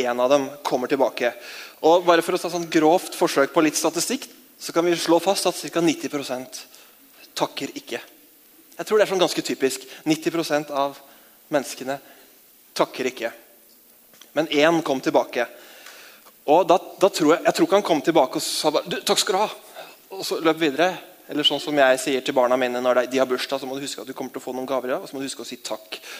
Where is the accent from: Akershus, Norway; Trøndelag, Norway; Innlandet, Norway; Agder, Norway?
Akershus, Norway; hvis det var en bonde fra Romerike der jeg kommer fra.